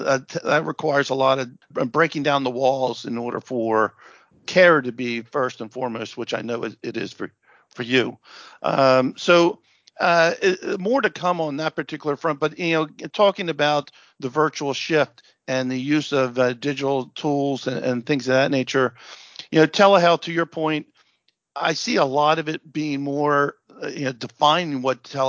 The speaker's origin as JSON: {"language": "English", "region": "New Jersey", "country": "United States", "said": "I came from New Jersey. I used to go to obviously local to New Jersey."}